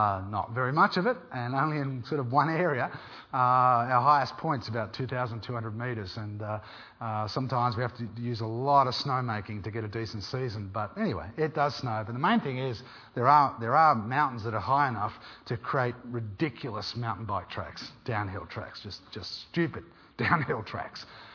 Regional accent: Australia; I'm an Australian, okay?

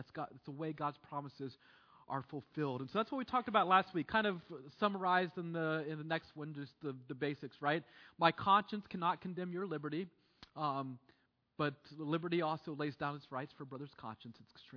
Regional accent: United States; I'm from the States, so my mind still is at sometimes when I talk about these things.

